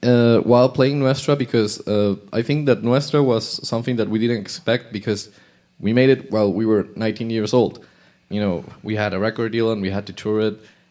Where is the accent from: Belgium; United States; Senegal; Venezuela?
Venezuela; And I think, like, for example, us, that we're from Venezuela, Venezuelan rock used to, like, look abroad a lot, you know?